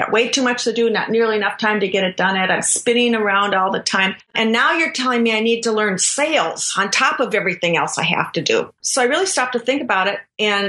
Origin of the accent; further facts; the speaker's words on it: Minnesota, United States; Now, I'm from Minnesota. I get to say, you betcha.